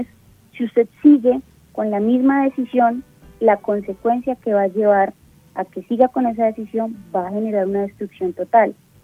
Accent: Bogotá, Colombia; yo como bogotana

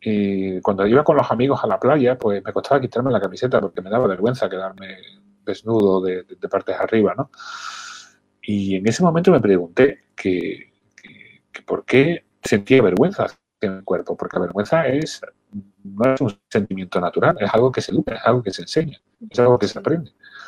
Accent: Andalusia, Spain; Yo soy andaluz y en Andalucía, mi tierra, bueno, pues estamos continuamente riéndonos, ¿no?

